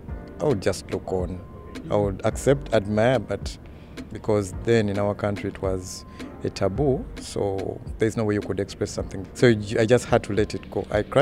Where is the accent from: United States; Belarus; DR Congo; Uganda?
Uganda; moved away as an adult; I'm from Uganda.